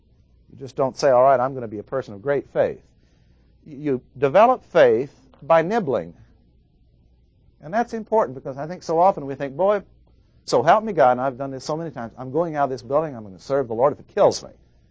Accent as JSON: {"language": "English", "region": "Midwest", "country": "United States", "said": "Since I'm from the Midwest, I wasn't raised on seafood, which I now love."}